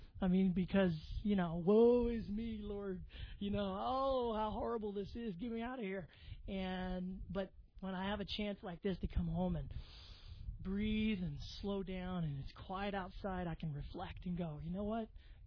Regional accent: Albuquerque, New Mexico, United States; moved away as an adult; now in China; Mind you, I grew up in the East Mountains in Albuquerque, 7,600 feet. But where I'm at in China, where I've been there for the last 6.5 years, about 100 feet.

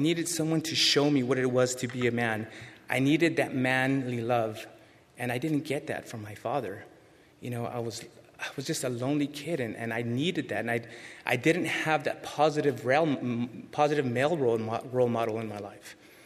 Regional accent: San Diego, California, United States; I'm from San Diego, by the way. That's where I was born and raised.

